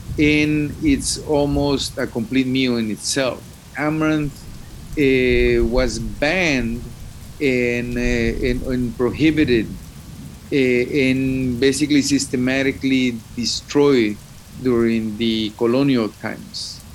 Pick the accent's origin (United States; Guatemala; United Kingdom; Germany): Guatemala; English is a second language; I come from a country that is one of the most diverse parts of the world, in biologically and culturally as well.